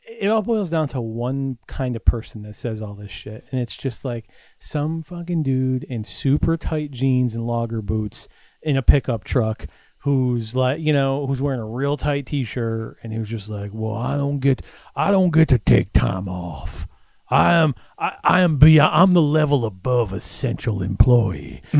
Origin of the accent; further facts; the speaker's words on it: New York, United States; Yes, like, yes, I'm from New York.